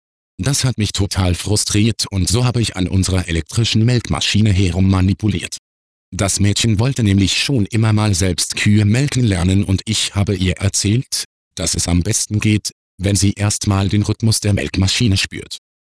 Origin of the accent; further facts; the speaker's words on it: Switzerland; Ich bin auf einem Bauernhof in der Schweiz aufgewachsen.